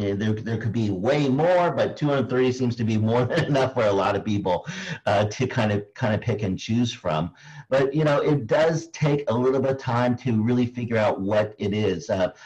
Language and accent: English; Philippines; You know, every time I, you know, being Filipino, anytime I go to a country where majority of the people have black hair, I got to get a red hat or something.